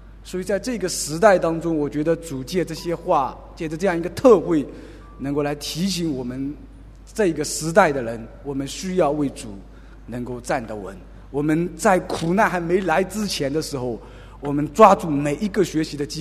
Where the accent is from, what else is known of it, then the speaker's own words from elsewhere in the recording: Zhejiang, China; 可能我是来自浙江的